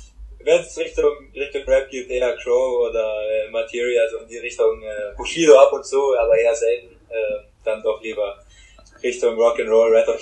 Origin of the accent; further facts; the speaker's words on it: Hamburg, Germany; Für mich zählt es fast mit zu Hamburg hier als Hamburger. Ich gerade in Hamburg geboren.